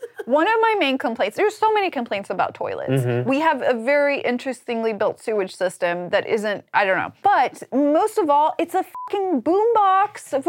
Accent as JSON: {"language": "English", "country": "Sweden", "accent": "Swedish", "second_language": "English", "said": "Yes, but this is my actual accent. It is a Swedish accent, but it only comes out occasionally."}